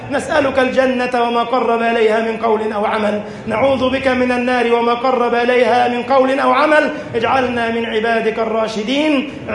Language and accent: Arabic; Egypt; اللهم اجعل بلدنا مصر أمنا أمانا، سخاء رخاء وسائر بلاد المسلمين